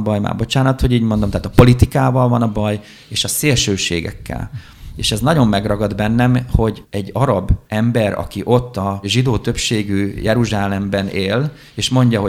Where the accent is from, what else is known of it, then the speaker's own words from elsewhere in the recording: Hungary; mikor megtudta, hogy magyarok vagyunk, tanárok